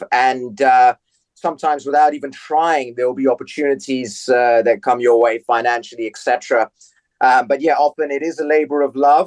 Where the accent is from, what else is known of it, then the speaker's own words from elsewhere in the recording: London, United Kingdom; So growing up in West London